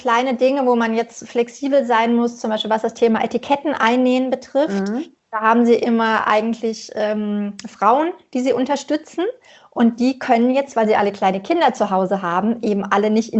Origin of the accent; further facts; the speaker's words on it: Germany; als wir Deutschen